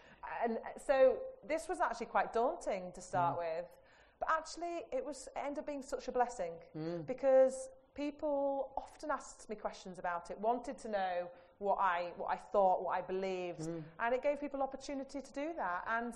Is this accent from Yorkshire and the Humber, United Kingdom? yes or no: yes; Yorkshire and the Humber, United Kingdom; I'm from Yorkshire